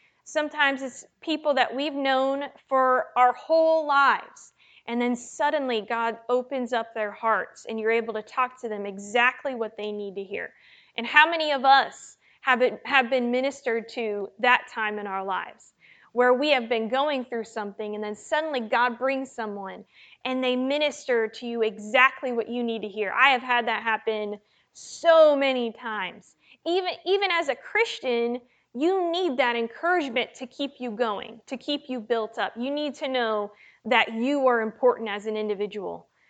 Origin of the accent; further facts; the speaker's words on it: United States; but I was born in America and I live in America and I'm American.